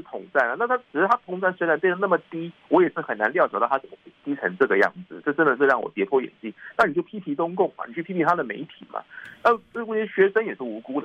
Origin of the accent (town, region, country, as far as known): Taiwan